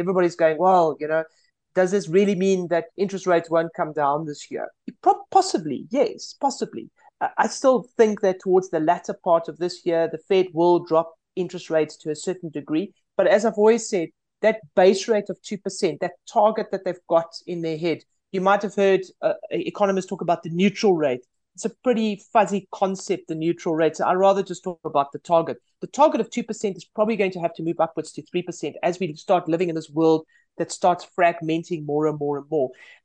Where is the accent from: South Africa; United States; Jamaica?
South Africa; as a South African